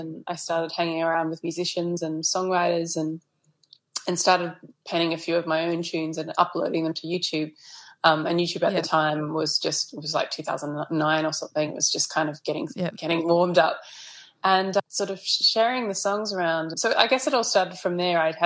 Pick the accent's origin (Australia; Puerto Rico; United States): Australia; Sydney, New South Wales; moved away as an adult; now in United Kingdom; originally I'm from Sydney, but my husband was offered a job over in the UK. So we packed up our life in 2018